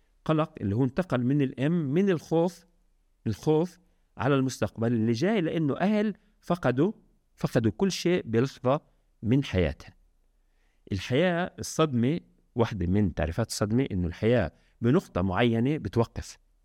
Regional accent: Palestine; فالأهل بيعرفوا أنه بكل لحظة ممكن إحنا كفلسطينيين

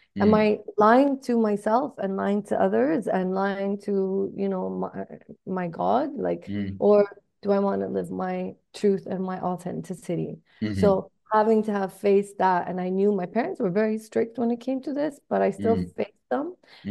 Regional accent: Canada; I was raised in Canada, but my family had me wear the head scarf when I was 8 years old.

